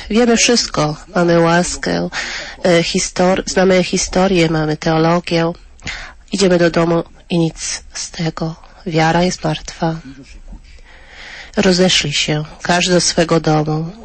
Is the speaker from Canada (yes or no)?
yes; Canada; Dorastałem w Kanadzie, gdzie byłem otoczony ludźmi z Irlandii.